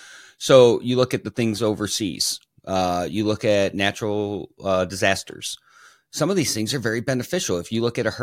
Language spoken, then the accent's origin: English; Illinois, United States; I came from Illinois, so I can say that.